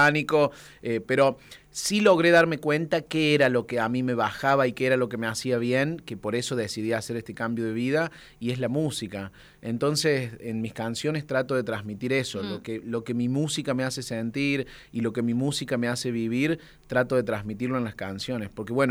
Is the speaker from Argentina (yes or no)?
yes; Villa Dolores, Córdoba, Argentina; yo nací y me crié en Villa Dolores, que es la ciudad más grande de Tras la Sierra